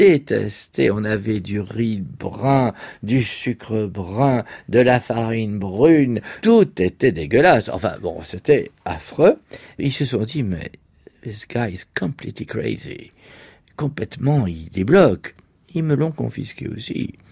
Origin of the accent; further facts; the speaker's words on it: Tunisia; born there; je suis né en Tunisie